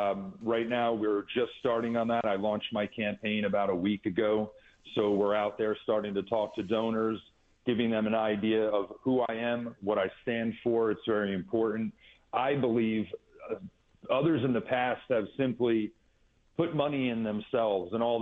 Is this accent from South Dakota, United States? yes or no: no; New York, United States; So born and raised in New York between the five boroughs and beautiful Hudson Valley.